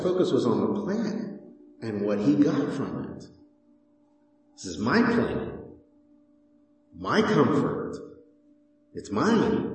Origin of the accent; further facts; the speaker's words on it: Houston, Texas, United States; I grew up in Houston, and the air conditioning in our house was always broken.